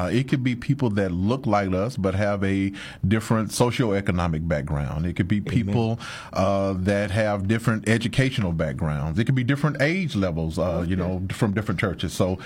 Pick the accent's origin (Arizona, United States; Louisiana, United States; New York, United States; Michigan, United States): Louisiana, United States; I guess it started back growing up in Louisiana in the 70s and 80s, man.